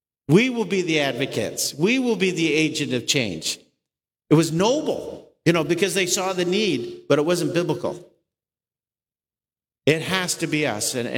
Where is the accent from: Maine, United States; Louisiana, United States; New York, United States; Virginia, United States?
Maine, United States; I grew up in Maine, and I look at the number of people here. When I moved back to Maine in 1992. Having been away for since 1977